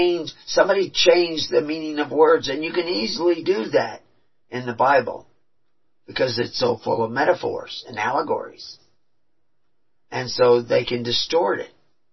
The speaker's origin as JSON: {"language": "English", "region": "Texas", "country": "United States", "tie": "born or raised there", "said": "In places that I'm familiar with because I was raised in Texas during COVID."}